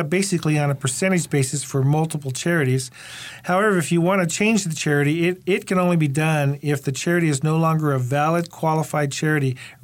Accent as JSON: {"language": "English", "region": "Hawaii", "country": "United States", "said": "Well, basically, Sharon, I am Hawaiian."}